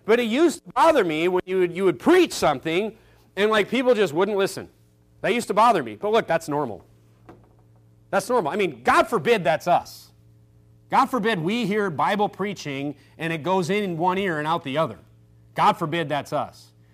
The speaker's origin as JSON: {"language": "English", "country": "United States", "said": "You know, as an American, you need to kind of understand this, okay?"}